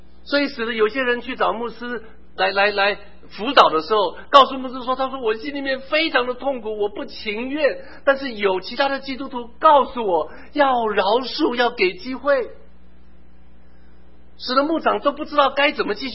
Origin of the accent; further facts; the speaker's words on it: Taiwan; 我小时候在台湾生长